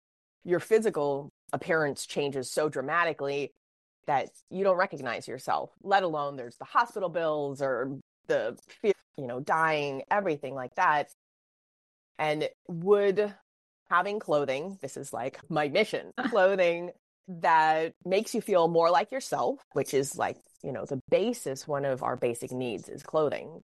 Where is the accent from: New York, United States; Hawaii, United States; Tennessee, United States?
Hawaii, United States; I grew up in Hawaii and there's limited resources to a family that was artists, and we didn't have a lot.